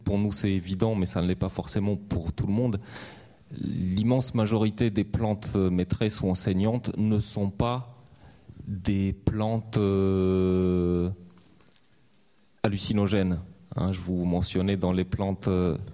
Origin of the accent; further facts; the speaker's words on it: France; moi je viens de France